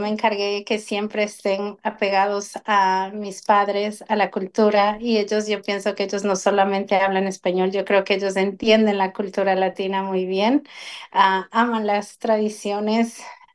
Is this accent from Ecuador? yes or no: yes; Ecuador; Soy ecuatoriana, soy latinoamericana.